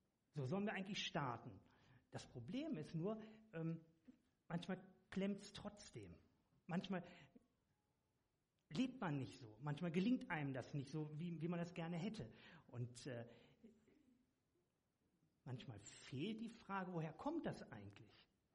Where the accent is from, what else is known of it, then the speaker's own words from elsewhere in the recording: Lübeck, Schleswig-Holstein, Germany; ich komme aus Lübeck.